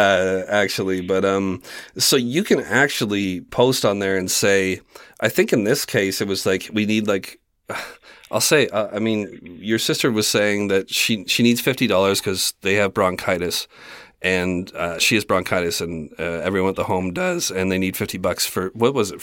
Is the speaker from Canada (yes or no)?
yes; Canada; I'm from Canada.